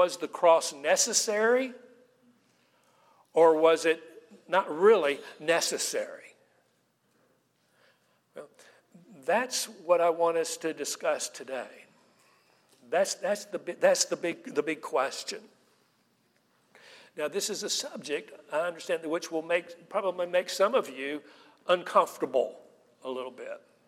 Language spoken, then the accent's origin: English; Knoxville, Tennessee, United States; also born or lived in Johnson City; Now, I was raised in Knoxville. My parents met at the University of Tennessee. My mother is from Knoxville.